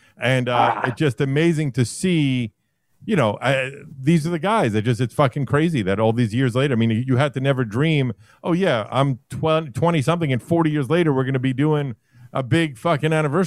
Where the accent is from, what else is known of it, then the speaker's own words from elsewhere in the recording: Brooklyn, New York, United States; And I, as a native Brooklynite, when I was born in Brooklyn, I, you know, grew up around the mythos that is